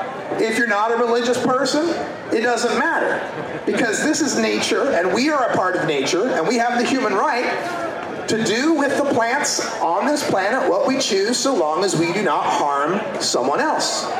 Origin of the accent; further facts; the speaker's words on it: Portland, Oregon, United States; I'm from Portland, Oregon. There are 9 different pot shops on the boulevard where I live.